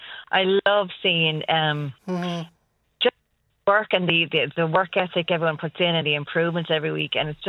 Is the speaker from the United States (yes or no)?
no; Blackrock, Leinster, Ireland; moved away; Well, I'm from Blackrock originally, and it's just something I do on a Sunday, just connects me to home.